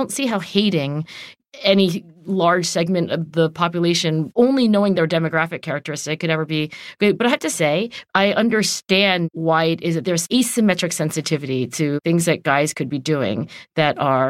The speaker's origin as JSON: {"language": "English", "town": "Cherry Hill", "region": "New Jersey", "country": "United States", "tie": "born or raised there", "said": "there may have been misogyny in Cherry Hill, New Jersey, where I grew up, but it's"}